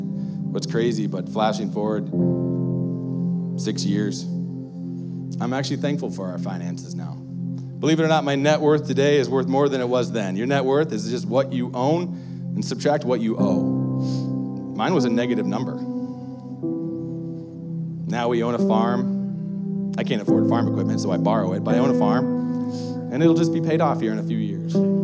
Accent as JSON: {"language": "English", "town": "Ashland", "country": "United States", "also_born_or_lived": "Colorado", "said": "Now, I'm from Ashland, so when I said it's time to go home, I meant here, but she knew. It was time to leave Colorado."}